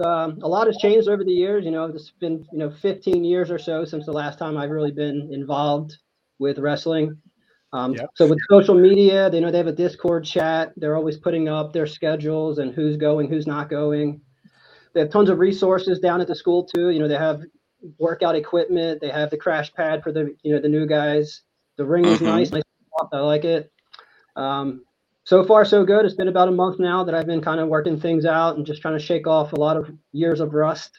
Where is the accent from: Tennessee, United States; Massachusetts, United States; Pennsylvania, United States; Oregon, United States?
Pennsylvania, United States; Philadelphia; family bar behind me. Born and raised in Philadelphia, living in the suburbs now.